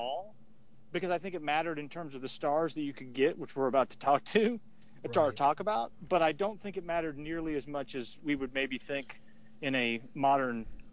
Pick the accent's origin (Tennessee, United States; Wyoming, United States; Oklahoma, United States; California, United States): Tennessee, United States; Chattanooga; I'm from East Tennessee originally. I'm from Chattanooga originally, which is about, depending on what part of Chattanooga you're in, about 100 to 125 miles away from Knoxville.